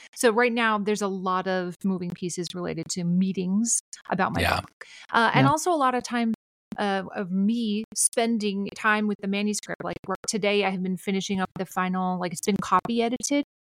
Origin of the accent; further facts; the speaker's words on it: Minnesota, United States; accent: Minnesota; And am I reading in my Minnesota accent?